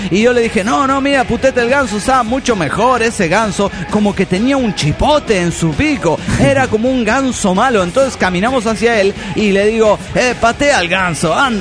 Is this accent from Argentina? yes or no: no; Mexico; soy bien mexicano